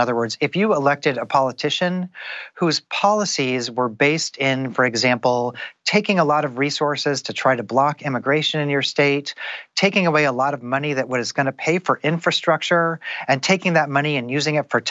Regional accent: Kansas City, Missouri, United States; now in Tennessee, United States; I'm somebody who's from the Midwest. I grew up in Kansas City. I live in Tennessee.

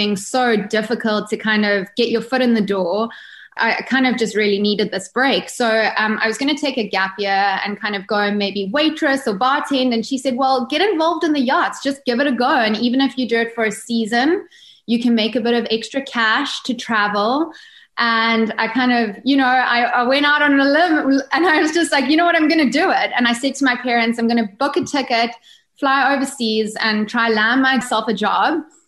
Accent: South Africa; growing up in South Africa, I kind of studied and really wanted to get into the film industry. Mm-hmm. So after I finished school, I studied film in Cape Town.

